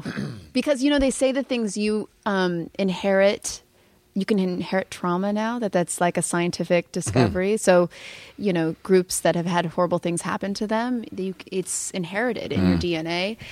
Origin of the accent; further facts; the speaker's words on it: California, United States; also born or lived in New York; Yeah, hippie from Northern California.